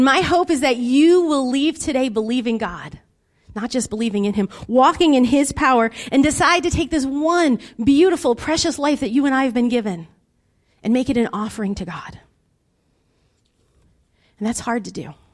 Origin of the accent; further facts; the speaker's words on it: Lowell, Massachusetts, United States; Do you know where I'm from? I'm from Lowell